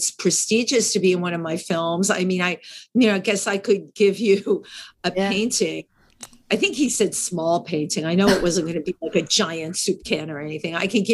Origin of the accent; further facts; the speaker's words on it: Bronx, New York, United States; My family loved living in the Bronx, growing up in the Bronx.